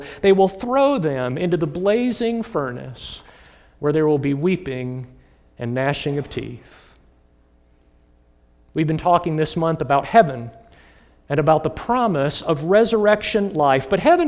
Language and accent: English; Illinois, United States; also born or lived in Atlanta; even though I was born in Atlanta, Georgia, I didn't grow up in a Baptist church in the Deep South. I grew up in a Methodist church in northern Illinois